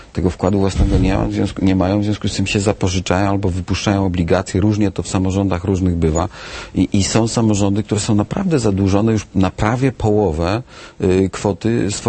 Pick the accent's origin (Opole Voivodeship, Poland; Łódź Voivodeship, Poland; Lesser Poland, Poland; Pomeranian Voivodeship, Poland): Opole Voivodeship, Poland; Pochodzę z województwa opolskiego